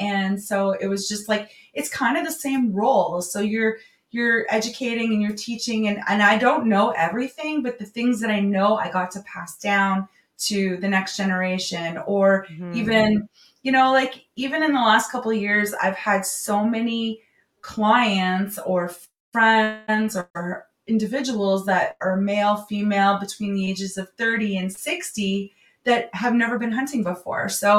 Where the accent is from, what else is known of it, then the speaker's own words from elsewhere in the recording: Ontario, Canada; I was born and raised in Northern Ontario, hunting and fishing, grew up doing it with my dad and raised my boys the same way.